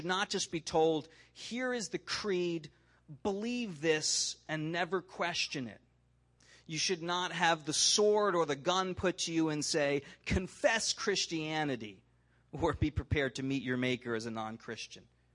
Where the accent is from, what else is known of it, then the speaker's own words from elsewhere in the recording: United States; I'm an American.